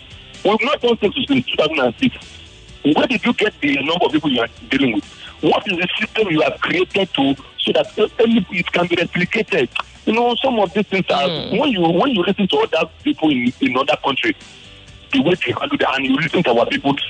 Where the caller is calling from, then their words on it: Ajah, Lagos, Nigeria; from Aja.